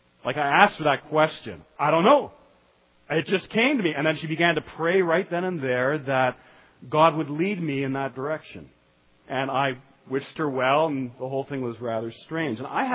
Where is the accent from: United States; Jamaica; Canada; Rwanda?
Canada; I'm probably about as patriotic a Canadian as you can find out there.